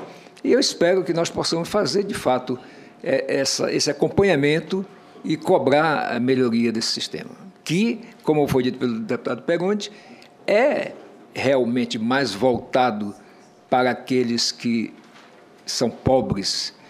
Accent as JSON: {"language": "Portuguese", "region": "Roraima", "country": "Brazil", "tie": "born or raised there", "said": "eu sou lá de Roraima, nasci em Roraima, eu conheço a Amazônia, não é por ouvir dizer, é por ter nascido lá, vivido lá, exercido a minha profissão lá."}